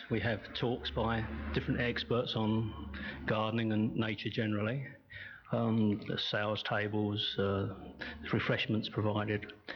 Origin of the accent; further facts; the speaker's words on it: Watford, East of England, United Kingdom; when he found out that I came from Watford and was also in printing, he adopted me